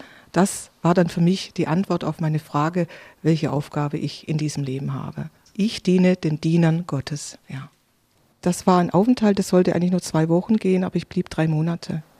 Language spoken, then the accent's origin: German; Swabia, Germany; ich komme aus dem Schwäbisch-Bayerischen